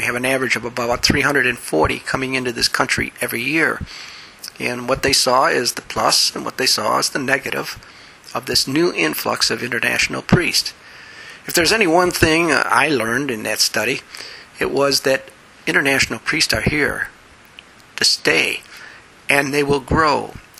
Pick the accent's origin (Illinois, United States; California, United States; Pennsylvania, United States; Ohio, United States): Illinois, United States; Chicago; An accent? Me? I'm from Chicago. We don't have an accent.